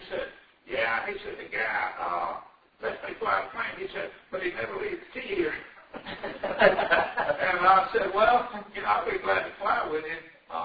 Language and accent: English; Asheville, North Carolina, United States; So since I'm from Asheville, I thought we'd go up there and see if I'm doing it.